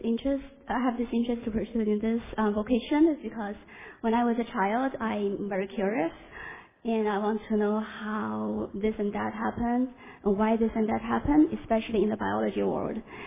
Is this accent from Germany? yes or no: no; China; Actually, growing up in China, I was educated into an atheist.